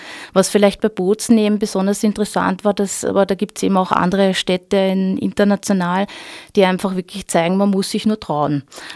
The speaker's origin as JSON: {"language": "German", "country": "Austria", "said": "oder bei uns in Österreich gibt es halt auch die Ausnahmen mit 30 km/h"}